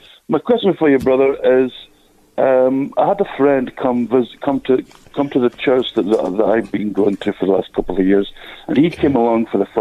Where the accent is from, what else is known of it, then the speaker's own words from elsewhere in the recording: Scotland, United Kingdom; Maybe I should speak a bit slower because I'm from Scotland.